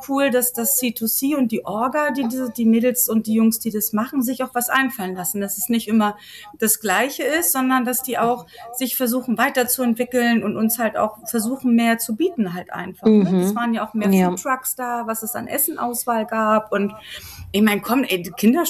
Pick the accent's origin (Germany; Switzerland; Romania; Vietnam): Germany; Northern Germany; Das kann ich als Norddeutsche einfach nicht.